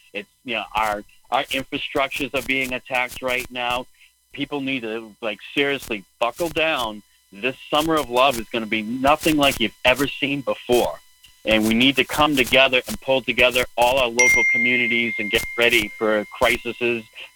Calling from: New Hampshire, United States; from New Hampshire.

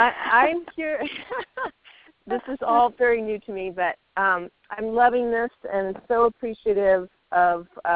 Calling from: California, United States; I'm calling from Northern California

